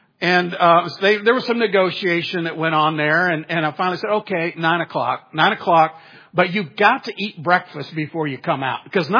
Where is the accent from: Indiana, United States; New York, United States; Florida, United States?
Indiana, United States; Winona Lake; And where we grew up in Winona Lake, there were 50 trees on our property.